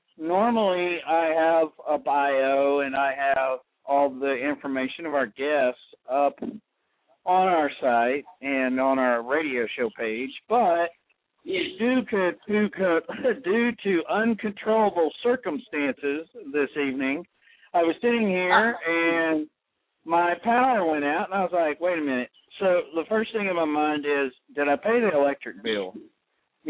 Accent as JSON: {"language": "English", "region": "Texas", "country": "United States", "tie": "born or raised there", "also_born_or_lived": "Ohio", "accent": "Texas", "said": "That was where I was born, even though I have a Texas accent because I grew up here. But I was born in Ohio."}